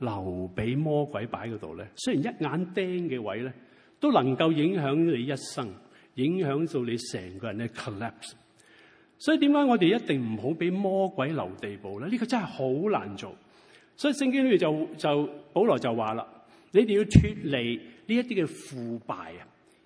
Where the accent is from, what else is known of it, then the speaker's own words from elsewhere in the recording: China; 我哋中國人有句説話：萬惡咩啊？萬惡淫為首啊，都有我哋嘅道理啊